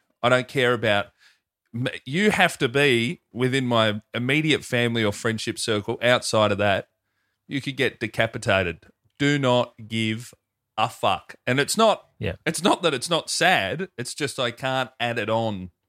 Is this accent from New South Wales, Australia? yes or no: no; Melbourne, Victoria, Australia; Starting in Heggie's favourite city, my hometown, Melbourne, Victoria